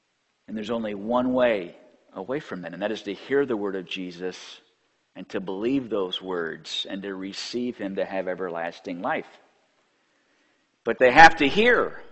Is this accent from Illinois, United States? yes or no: yes; Illinois, United States; I am from Illinois, even if my wife's from Georgia. I mean, I'm a Yankee, you know.